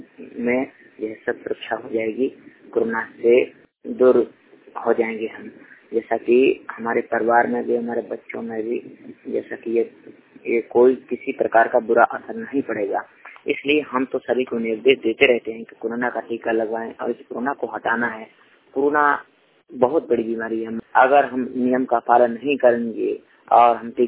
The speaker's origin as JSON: {"language": "Hindi", "town": "Banda", "region": "Uttar Pradesh", "country": "India", "said": "जिला बांदा उत्तर प्रदेश से।"}